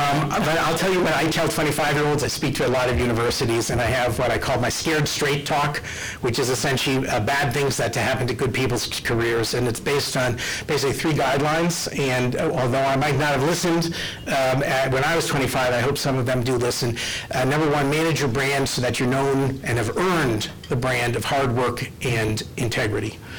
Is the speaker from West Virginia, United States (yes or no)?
no; Hartford, Connecticut, United States; my hometown of Hartford, Connecticut, which is already exploring bankruptcy options